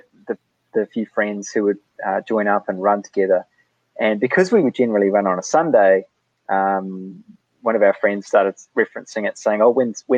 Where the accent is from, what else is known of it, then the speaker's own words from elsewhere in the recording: New Zealand; accent: Kiwi; I hope you can understand my terrible Kiwi accent.